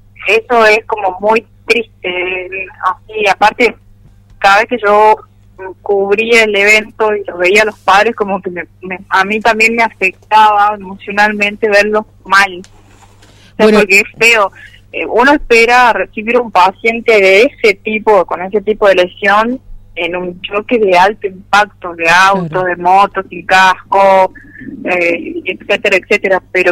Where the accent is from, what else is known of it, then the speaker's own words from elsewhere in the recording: General Mosconi, Salta, Argentina; also born or lived in Tartagal; Yo nací en Tartagal. Mis papás son de Tartagal, pero cuando era niña me fui a vivir ahí a Mosconi, en el barrio 447.